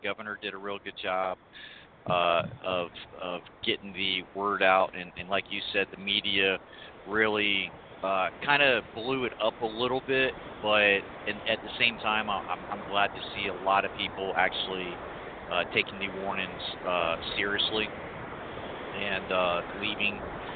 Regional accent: Florida, United States; I know I'm originally from Florida, so I know I've lived there most of my 42 years of living there, and, yeah, I've been through a lot of storms

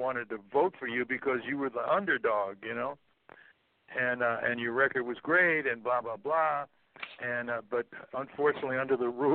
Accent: New York, United States; Okay, I grew up in New York in Westchester.

